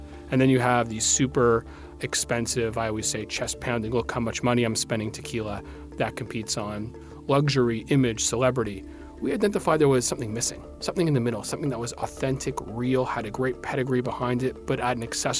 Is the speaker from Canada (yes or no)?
yes; Canada; because I'm Canadian